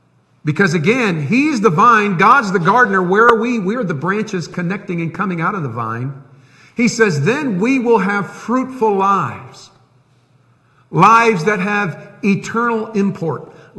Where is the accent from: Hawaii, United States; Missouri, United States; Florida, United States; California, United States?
Florida, United States; Tampa; You know, I grew up in the city. I grew up in Tampa.